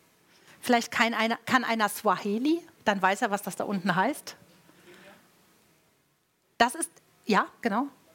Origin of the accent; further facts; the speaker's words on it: Hofheim, Hesse, Germany; Ich komme ja aus Hofheim und ich komme genauer gesagt aus Marxheim. Das ist ein bisschen dörflich.